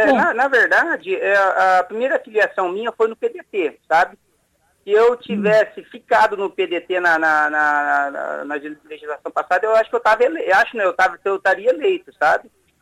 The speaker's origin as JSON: {"language": "Portuguese", "town": "Cianorte", "region": "Paraná", "country": "Brazil", "tie": "born or raised there", "said": "eu nasci em Cianorte, mas eu fui criado lá no Conjunto João Paulino."}